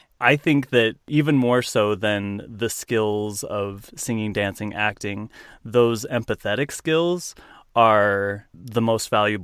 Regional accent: Utah, United States; And then I got involved in clogging because I'm from Utah. So like Rocky Mountain, country western clogging.

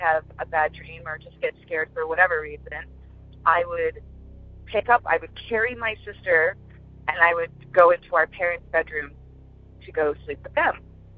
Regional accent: Connecticut, United States; So I'm from Connecticut, and growing up, my father actually had our home built. He had it built in 1984. So later that year, we moved in, and to this day, my family still is in this house.

